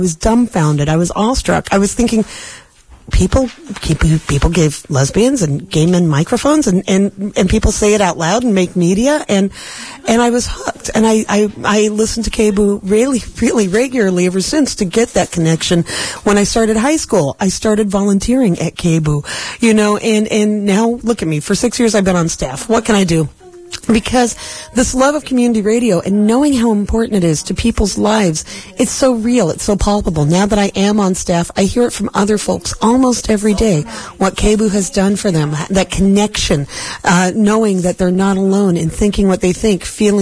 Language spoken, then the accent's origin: English; Portland, Oregon, United States; I was this queer kid growing up in North Portland and St. John's